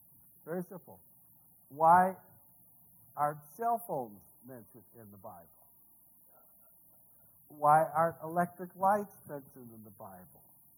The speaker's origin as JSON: {"language": "English", "region": "Missouri", "country": "United States", "said": "You know, I'm from Missouri. Sister Churchill's from Missouri, the Show Me State."}